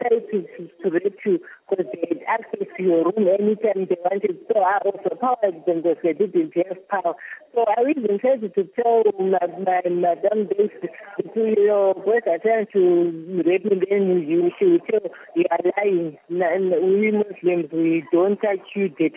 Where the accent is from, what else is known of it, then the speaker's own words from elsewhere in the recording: Zimbabwe; moved away as an adult; now in Kuwait; I came from Zimbabwe to Kuwait.